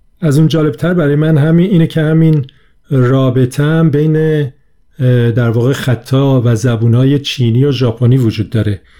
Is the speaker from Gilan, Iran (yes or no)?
yes; Lahijan, Gilan, Iran; accent: northern; also born or lived in Tehran; من خب اصلم از لاهیجانه، از گیلانه و تابستونا میرفتیم گیلان، بعد که برمیگشتم تهران معمولا لهجم تحت تاثیر اون دوره‌ای که تو شمال بودم یه مقدار عوض میشد.